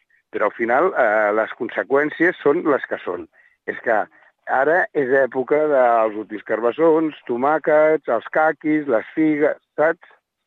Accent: El Papiol, Catalonia, Spain; Jo soc de Papiol

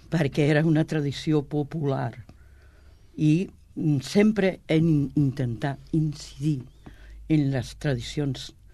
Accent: Catalonia, Spain; born there; és un barri de gent emigrant que van vindre els nostres pares, però molts de nosaltres hem nascut aquí, a Sabadell.

